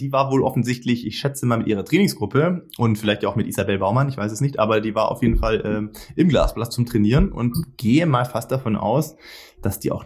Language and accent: German; Baden-Württemberg, Germany; born there; ich komme als gebürtiger Schwabe hier aus dem Epizentrum von einem großen deutschen Automobilkonzern